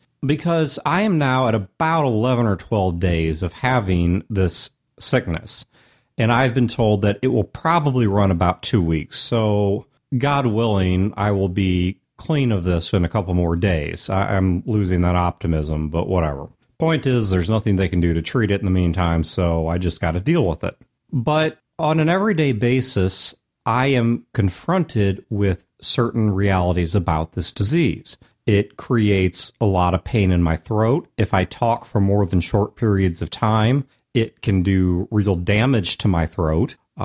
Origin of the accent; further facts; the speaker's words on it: United States; accent: American; Now, if I said that in my American accent, or non-accent as it properly is understood, to another American